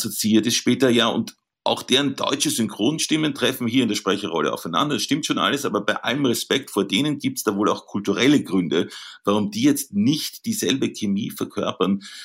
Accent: Vienna, Austria; Ja, in Wien, wo ich her bin eigentlich, wie man vielleicht hören kann.

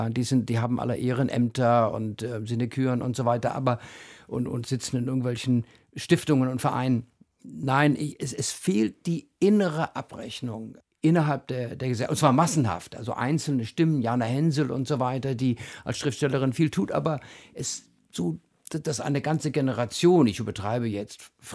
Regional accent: Berlin, Germany; freue ich mich natürlich als Berliner

